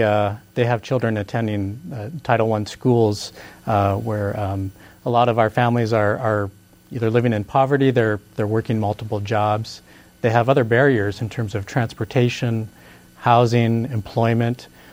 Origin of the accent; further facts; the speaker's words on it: Anchorage, Alaska, United States; I'm running for school board seat E, and I was born and raised in Anchorage. I attended Anchorage schools.